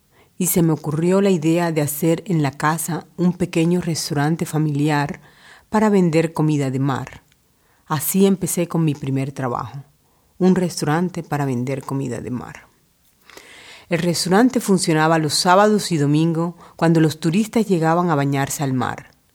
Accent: Bolívar, Colombia; now in Olten, Switzerland; de Colombia. … Tengo 29 años y vengo de Colombia, de un pueblo de pescadores que está cerca de la ciudad de Cartagena. Me casé en Suiza y tengo dos hijos.

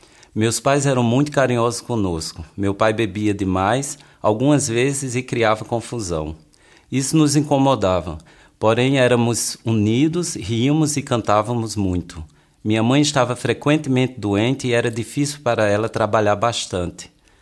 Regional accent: Rio de Janeiro, Brazil; tenho 31 anos e venho do Rio de Janeiro. Vivo há 5 anos em Brook. Sou casado e em breve teremos filho. Cresci na favela com 5 irmãos. Sou o segundo mais velho.

